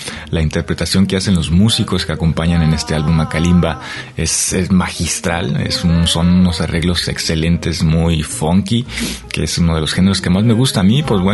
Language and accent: Spanish; Mexico; para entenderlo como mexicanos, que es de nuestro contexto, que es de nuestra cultura